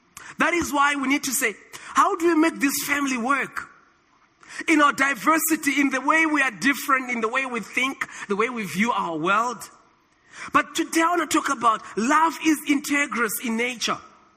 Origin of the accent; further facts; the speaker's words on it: South Africa; So in other words, I am Christian first before I'm South African.